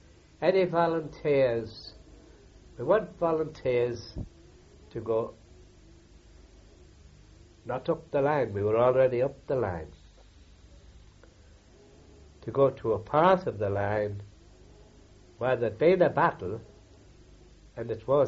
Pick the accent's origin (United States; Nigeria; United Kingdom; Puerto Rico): United Kingdom; Durham, North East England; That's because I came from Durham.